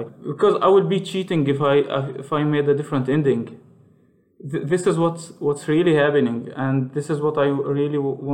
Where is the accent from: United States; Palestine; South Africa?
Palestine; I am from Palestine.